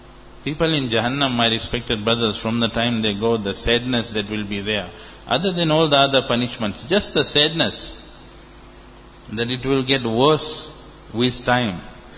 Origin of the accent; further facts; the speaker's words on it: Australia; Because I am from Australia.